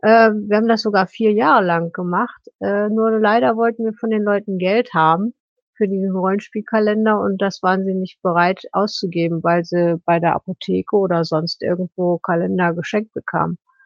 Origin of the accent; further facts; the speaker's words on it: Essen, North Rhine-Westphalia, Germany; born there; now in Moers, Germany; Also ich bin in Essen geboren. Und ich arbeite auch in Essen, aber ich wohne in Moers.